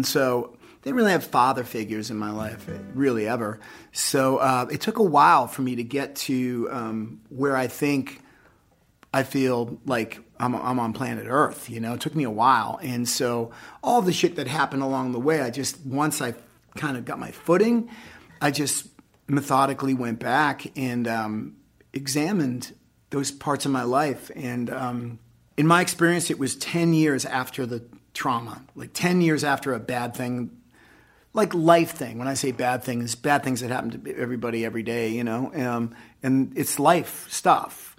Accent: New England, United States; Because we're being from New England, you suck it up and keep going.

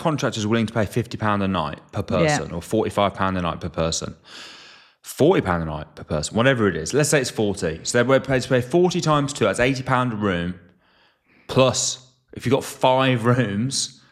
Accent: Pelsall, West Midlands, United Kingdom; the family home that I grew up in was in Warsaw in Pelsall.

